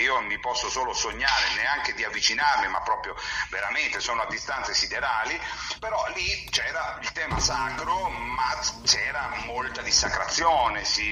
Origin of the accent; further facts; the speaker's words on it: Southern Italy, Italy; che io, che sono terrone, ma sono terrone, mi fanno paura